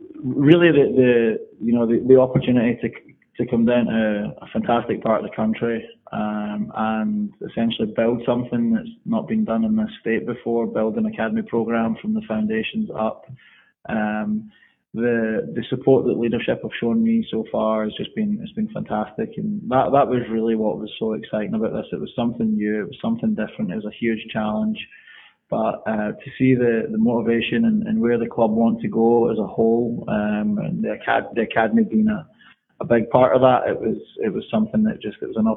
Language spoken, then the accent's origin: English; Glasgow, Scotland, United Kingdom; I grew up in Glasgow, Scotland.